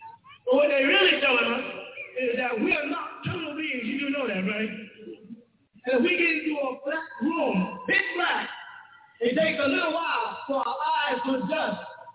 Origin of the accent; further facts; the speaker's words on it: Missouri, United States; I'm from Missouri. Show me.